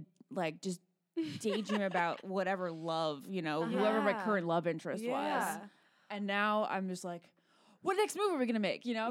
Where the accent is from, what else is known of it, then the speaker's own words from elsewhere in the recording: Virginia, United States; So my sister and I, when we, you know, growing up in Virginia